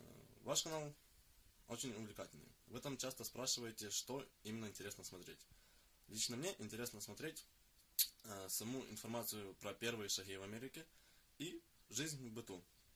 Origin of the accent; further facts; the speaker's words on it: Ivano-Frankivsk, Ivano-Frankivsk Oblast, Ukraine; мне 18 лет, я с Украины, город Ивано-Франковск.